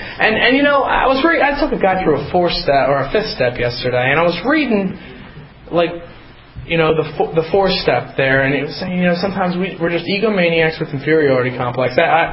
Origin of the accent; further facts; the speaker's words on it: Harrisburg, Pennsylvania, United States; You know, I grew up around Harrisburg, Pennsylvania. I'm a son of an alcoholic.